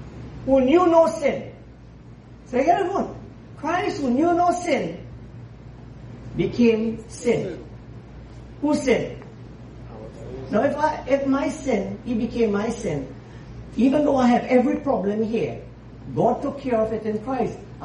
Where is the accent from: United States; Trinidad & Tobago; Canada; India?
Trinidad & Tobago; You don't mind me saying I'm Trinidadian too, some way.